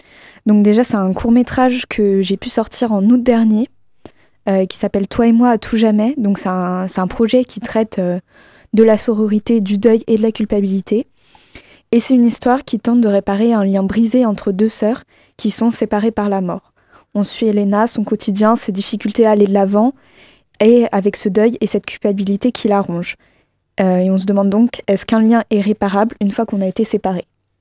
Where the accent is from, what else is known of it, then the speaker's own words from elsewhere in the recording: Le Mans, Pays de la Loire, France; born there; Moi, je suis née au Mans.